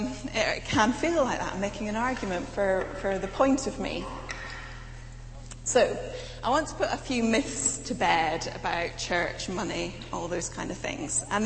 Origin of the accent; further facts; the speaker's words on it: United Kingdom; not because we're British and we don't talk about those things